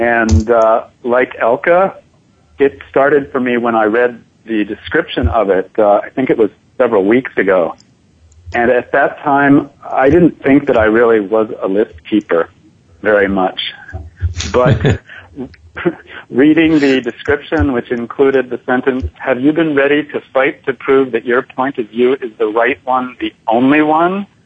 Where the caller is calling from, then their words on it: New York City, New York, United States; I am calling from New York City.